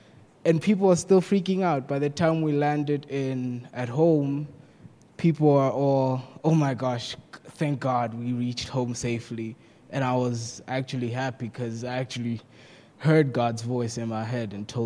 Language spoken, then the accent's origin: English; Tanzania; I was flying from South Africa back home in Tanzania.